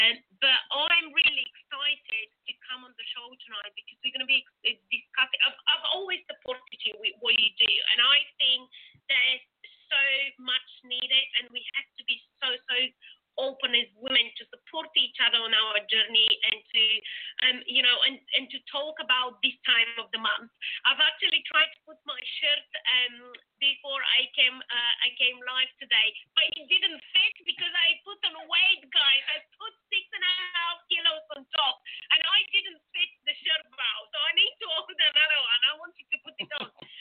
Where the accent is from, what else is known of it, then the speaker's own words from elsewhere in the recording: Bulgaria; English is a second language; now in London, United Kingdom; Originally, I come from Bulgaria. I've lived in London now for almost, geez, I can't believe it, like 15 years.